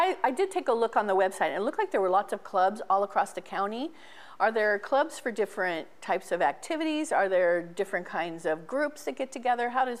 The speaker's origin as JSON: {"language": "English", "region": "Arizona", "country": "United States", "tie": "born or raised there", "said": "Like, I grew up in Arizona, so it's a little bit different maybe than here"}